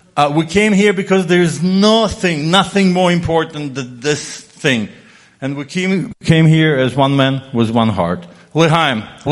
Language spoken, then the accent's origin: English; New York, United States; I come from New York.